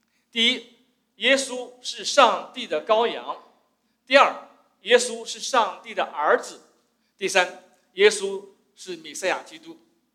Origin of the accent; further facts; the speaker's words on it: China; 我们中国人在过年的时候啊，大家都喜欢说一些祝福的话。